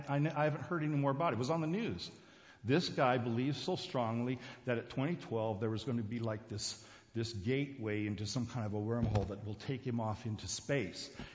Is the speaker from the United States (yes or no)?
no; Tamparuli, Sabah, Malaysia; When I was a kid growing up in Borneo, there was a way to identify the various people from the different tribes. And we had a number of tribes. The ones that were close by where I lived, which was in Tamparuli, was the headquarters of the mission there in North Borneo.